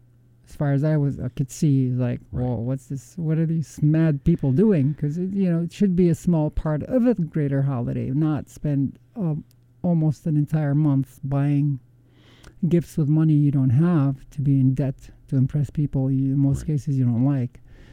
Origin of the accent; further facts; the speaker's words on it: Damascus, Damascus Governorate, Syria; And by the way, I grew up in Damascus. When we first moved to Damascus, we lived in an area called Qassa.